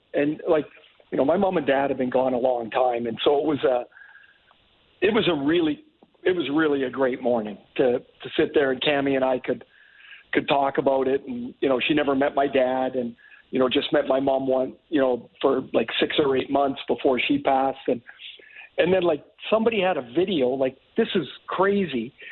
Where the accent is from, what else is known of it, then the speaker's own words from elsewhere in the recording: Trail, British Columbia, Canada; And when I grew up in Trail, like, my heroes weren't really the Boston Bruins.